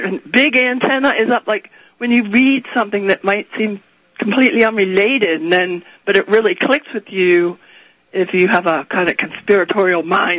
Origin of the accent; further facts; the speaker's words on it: Pennsylvania, United States; now in Arizona, United States; By the way, I was raised outside Philadelphia, born there, and people here in Arizona think I'm from England.